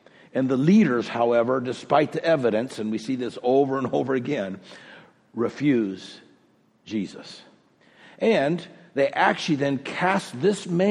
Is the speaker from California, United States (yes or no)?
yes; Oceanside, California, United States; One of my favorite images as a boy was in the stained glass window of the church that I grew up in on the West Coast in Oceanside, California.